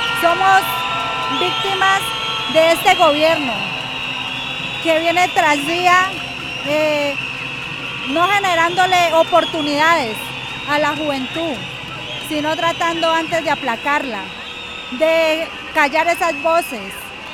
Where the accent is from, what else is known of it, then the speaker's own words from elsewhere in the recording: Cauca, Colombia; Yo soy del departamento del Cauca, una de las zonas más afectadas donde vivimos el conflicto a diario